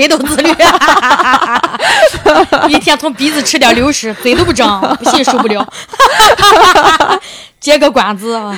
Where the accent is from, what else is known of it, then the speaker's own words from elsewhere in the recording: Shaanxi, China; 我是在陕西一个县城长大的。 嗯，我老家在县城。